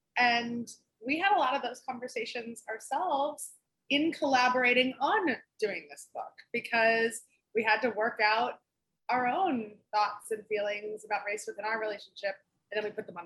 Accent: Yardley, Pennsylvania, United States; I grew up in Philly, or right outside Philly, in Yardley, in Bucks County. Pretty white suburb.

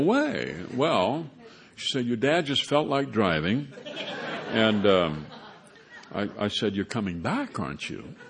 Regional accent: Minnesota, United States; I grew up in Minnesota, and, you know, where nature makes a serious attempt to kill you several times every winter.

